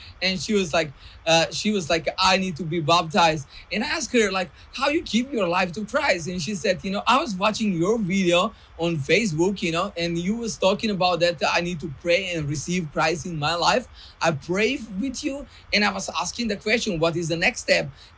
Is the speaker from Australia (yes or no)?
no; North Macedonia; now in Serbia; I'm originally from Macedonia, but I'm living in Serbia